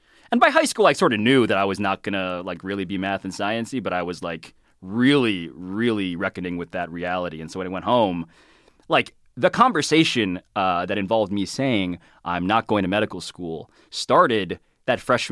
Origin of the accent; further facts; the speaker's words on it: Manhattan, New York, United States; I'm from Manhattan. Born and raised.